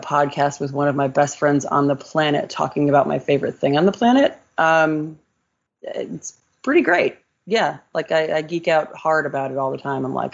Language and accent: English; Connecticut, United States; I am. I'm from Connecticut.